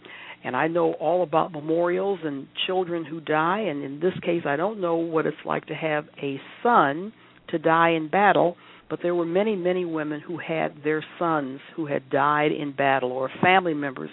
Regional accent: Michigan, United States; I'm from Michigan

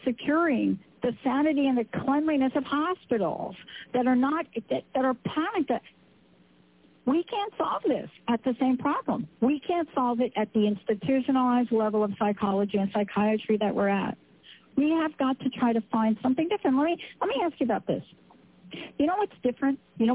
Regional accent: New York, United States; Let's just say I grew up in New York. I know what it's like to walk down an alley in New York

